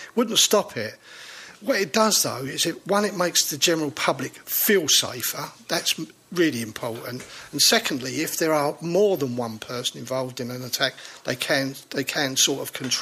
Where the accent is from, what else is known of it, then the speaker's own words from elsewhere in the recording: London, United Kingdom; I come from East London. I lived in East London.